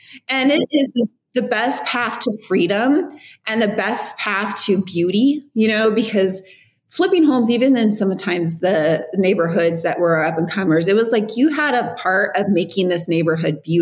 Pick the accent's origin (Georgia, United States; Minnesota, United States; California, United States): California, United States; Riverside; because, you know, I'm from Riverside, California.